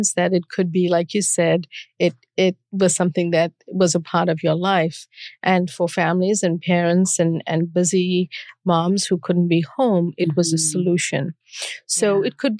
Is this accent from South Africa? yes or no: yes; South Africa; moved away as an adult; I grew up during apartheid in South Africa and wow. moved to study here.